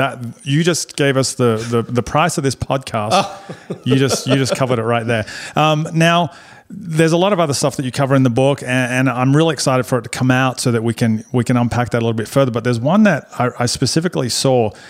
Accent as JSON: {"language": "English", "country": "Australia", "said": "I'm from Australia."}